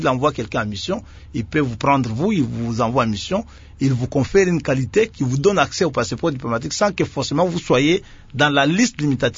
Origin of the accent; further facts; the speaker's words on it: DR Congo; Chez nous, en République démocratique du Congo